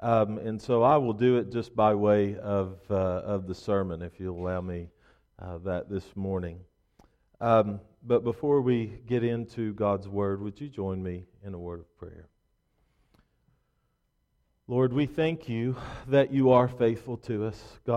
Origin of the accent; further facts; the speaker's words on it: Kentucky, United States; and I'm from Kentucky, in eastern Kentucky.